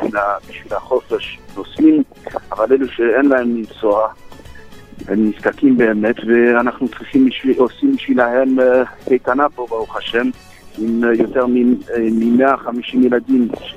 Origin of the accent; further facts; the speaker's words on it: Canada; also born or lived in Morocco; אני נולדתי פה, אבל גדלתי בקנדה.